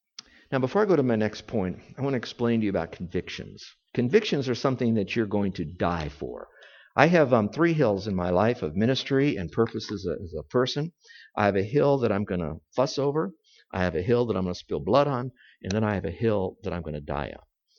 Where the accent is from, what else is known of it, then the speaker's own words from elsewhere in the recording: Miami, Florida, United States; also born or lived in Hawaii; we grew up in Miami area, okay? We've lived in Hawaii for a number of years ministering there, and now we're in Florida.